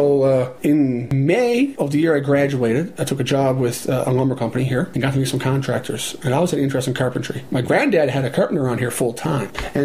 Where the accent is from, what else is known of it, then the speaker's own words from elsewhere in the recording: Foxtrap, Newfoundland and Labrador, Canada; I'm from Foxtrap, Exception Bay South, on the Avalon Peninsula of Newfoundland.